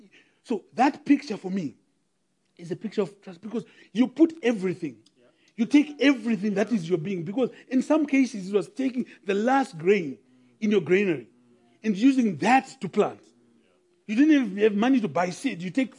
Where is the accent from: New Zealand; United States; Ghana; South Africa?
South Africa; accent: Model C; Sometimes people listen to me with my nearly Model C accent and do not realize that I'm as rural as they come. I grew up in the Bundus